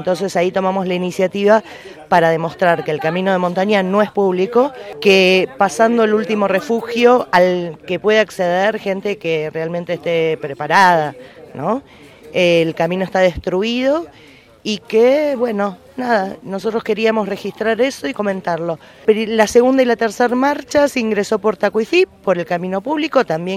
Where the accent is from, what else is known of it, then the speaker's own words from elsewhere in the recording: Buenos Aires, Argentina; yo vengo de CABA, de Capital Federal